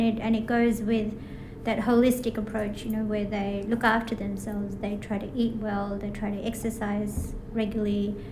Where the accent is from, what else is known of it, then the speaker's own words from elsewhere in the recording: Fiji; I grew up in Fiji. I grew up near the beach.